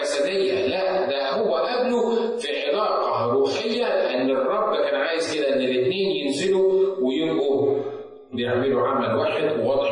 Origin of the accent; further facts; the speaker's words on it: Egypt; عندنا في مصر، ناخدها في مصر